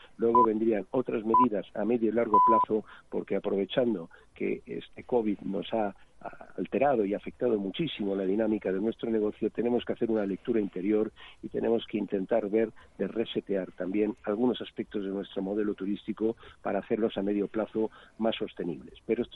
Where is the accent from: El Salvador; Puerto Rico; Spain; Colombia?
Spain; Balearic Islands; now in Madrid, Spain; Soy mallorquín, también soy de mar y sé lo que merece la pena estar al lado del mar. Lo echo mucho de menos en Madrid, que es donde vivo.